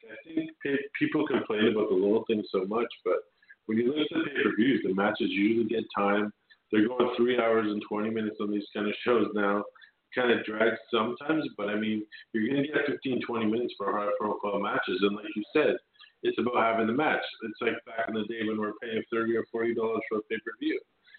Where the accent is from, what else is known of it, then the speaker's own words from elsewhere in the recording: Canada; I'm a Canadian, so when I see